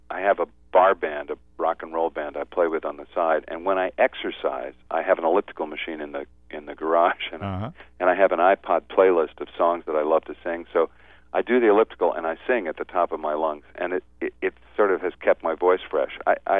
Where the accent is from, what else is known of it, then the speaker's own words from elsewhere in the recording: New York, United States; I grew up just outside Manhattan, and my parents went to the theater all the time.